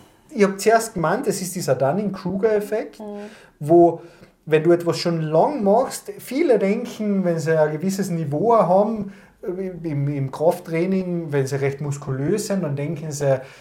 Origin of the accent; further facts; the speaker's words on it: Carinthia, Austria; Sagt man bei uns in Kärnten.